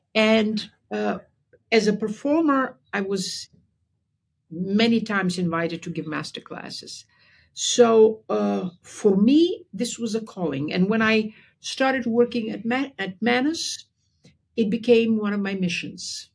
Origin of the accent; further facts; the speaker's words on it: Bulgaria; Yeah. I grew up in Bulgaria.